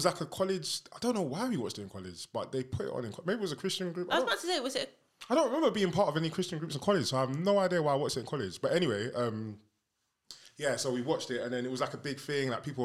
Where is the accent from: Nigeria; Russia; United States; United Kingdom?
United Kingdom; England; I'm English.